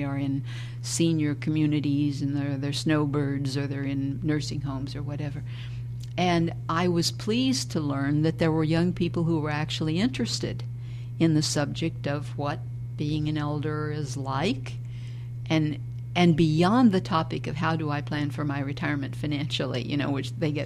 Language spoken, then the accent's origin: English; the South, United States; I'm 70, and I'm a Southerner, okay?